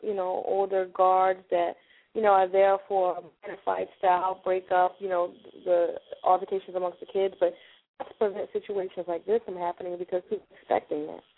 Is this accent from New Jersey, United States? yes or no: yes; New Jersey, United States; Well, I'm from Jersey, but I'm calling from Maryland.